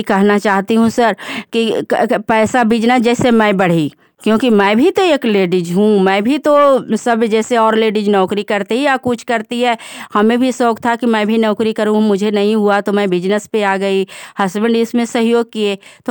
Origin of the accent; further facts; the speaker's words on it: Mirzapur, Bihar, India; ग्राम मिर्जापुर, पंचायत पिलिच, परवलपुर के रहने वाली हूँ।